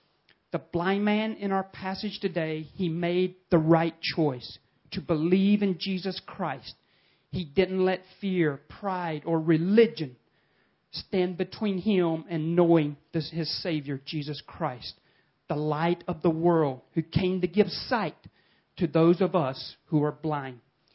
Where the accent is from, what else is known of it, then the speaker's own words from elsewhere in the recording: the South, United States; I'll give you one example from my home country of America. I live in the southern part of the United States, and it's known as the Bible Belt.